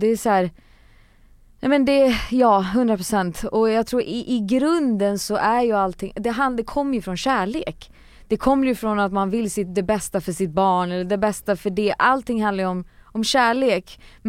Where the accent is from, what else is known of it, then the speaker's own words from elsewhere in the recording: Västerås, Västmanland County, Sweden; Född och uppvuxen i Västerås.